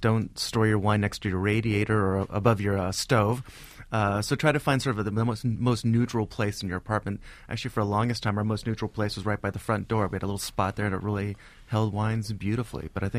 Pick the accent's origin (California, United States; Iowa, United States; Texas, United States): California, United States; I'm from California, from the Bay Area, and I cut my teeth on Chardonnay.